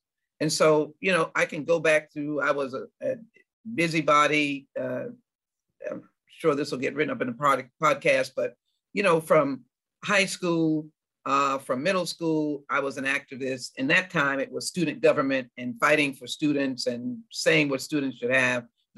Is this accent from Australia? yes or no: no; United States; accent: American; I could tell I was, you know, an American in terms of my accent.